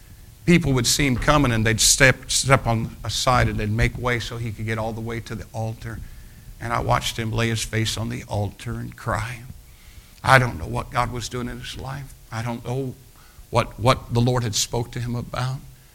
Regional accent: United States; I don't apologize for being American. I'd rather live in this country than any other country in the world.

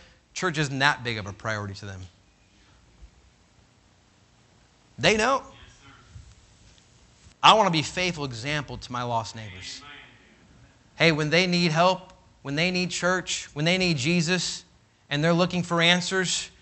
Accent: Sacramento, California, United States; I grew up in Sacramento area, California, and my dad pastored there for many, many years

